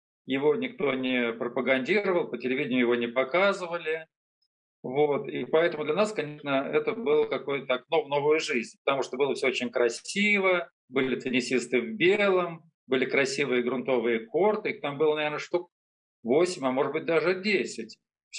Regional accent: Moscow, Russia; а я, собственно говоря, родился и вырос на Соколе, на песчаных улицах

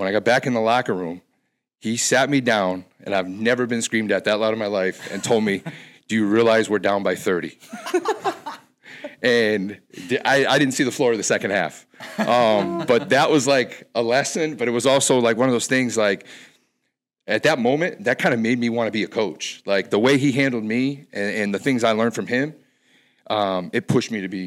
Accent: Agawam, Massachusetts, United States; So I grew up in Agawam, Mass. It's about 10 minutes from here.

